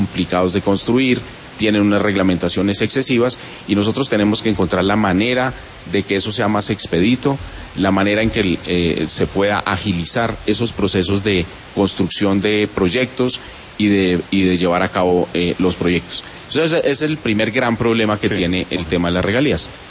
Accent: Colombia; como colombiano

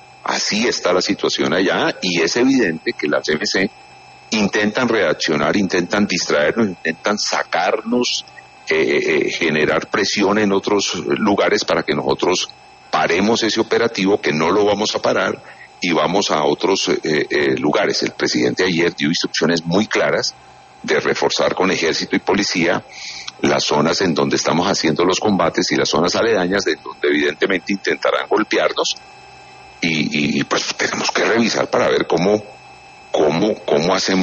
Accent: Popayán, Cauca, Colombia; also born or lived in Cali; yo que vengo de Popayán y que vivía en Pance

